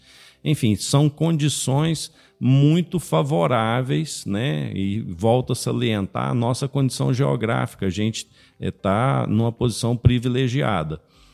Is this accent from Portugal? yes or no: no; Brazil; A gente, como brasileiro, a gente sempre reclama muito da corrupção